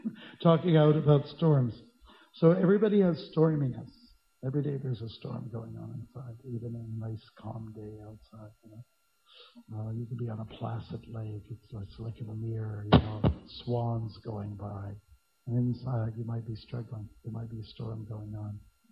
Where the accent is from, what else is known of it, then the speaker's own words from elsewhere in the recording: Ontario, Canada; I can remember as a kid, I'm from Southern Ontario, and they have a lot of electric storms there.